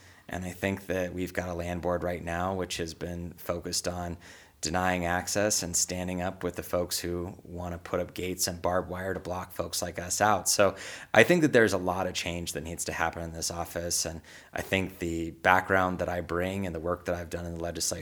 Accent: Hysham, Montana, United States; So I'm a fifth-generation Montanan. I was born in Billings, spent my early years in Hysham, and have lived in a number of different parts of this great, big, beautiful state of ours.

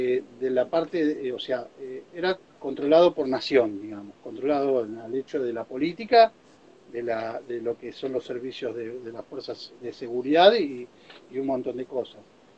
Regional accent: Argentina; No creamos que digamos, somos los argentinos, somos lo peor, porque al contrario.

